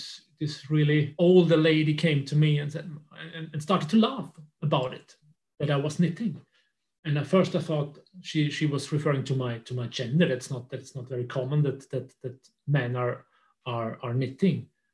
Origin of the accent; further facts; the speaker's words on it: Vienna, Austria; English is a second language; moved away as an adult; now in Sweden; Yes, I'm born and raised in Vienna, 1978. I'm born, so I'm 42 years old right now. And 10 years ago, we decided to move to Sweden.